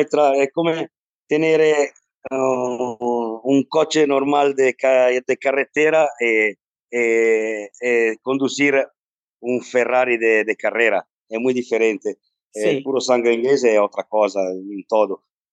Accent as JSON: {"language": "Spanish", "town": "Milan", "region": "Lombardy", "country": "Italy", "tie": "born or raised there", "second_language": "Spanish", "said": "De Milano. Yo siempre he montado en Milano y me soy criado en Milán con mi abuelo, que tenía una cuadra bastante grande."}